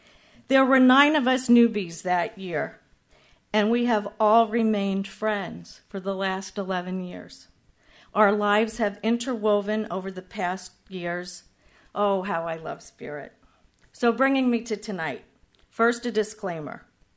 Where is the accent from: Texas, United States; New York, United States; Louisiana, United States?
New York, United States; I was raised in New York, in the city and on Long Island.